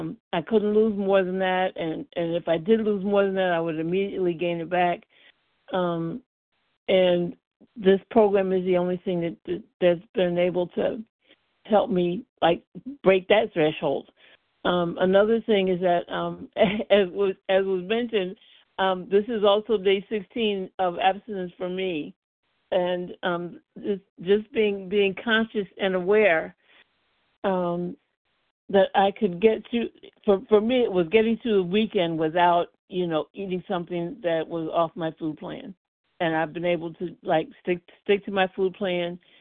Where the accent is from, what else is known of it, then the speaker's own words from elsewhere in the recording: Connecticut, United States; I'm from Connecticut.